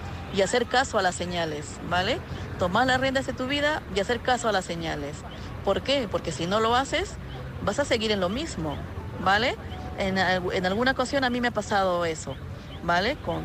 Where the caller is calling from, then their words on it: Madrid, Community of Madrid, Spain; de Madrid.